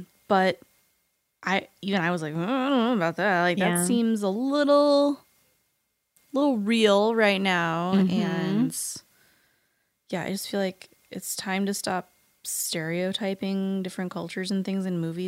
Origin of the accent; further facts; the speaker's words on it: United States; And I'm very American in that I like to watch things blow up.